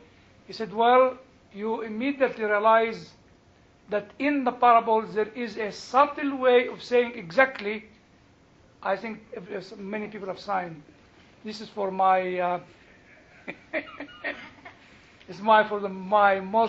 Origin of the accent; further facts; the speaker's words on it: United Kingdom; I think if I go as a British, I'll miss you. Because there'll be no American burgers and, you know, the big steak, you know, which is enough for 6 British people.